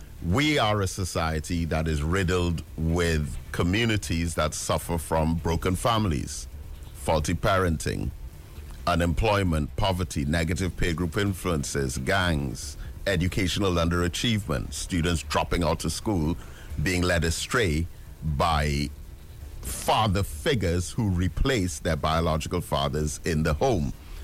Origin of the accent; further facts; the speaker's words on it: Trinidad & Tobago; now in United Kingdom; And me, as a Trinidadian, with great pride in teaching sociology sessions